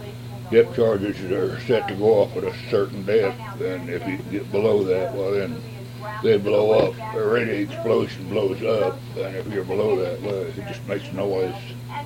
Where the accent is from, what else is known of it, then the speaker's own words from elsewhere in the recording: Cimarron, United States; I was born in Cimarron, and well, north of here, but my address was Cimarron.